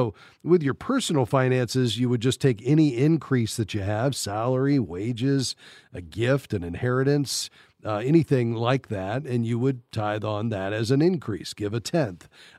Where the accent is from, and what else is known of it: Fort Lauderdale, Florida, United States; born or raised there